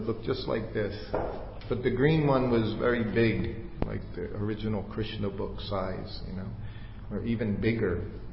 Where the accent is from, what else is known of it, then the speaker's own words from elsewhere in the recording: New Vrindavan, West Virginia, United States; It was something I had never done as a devotee, growing up in New Vrindavan.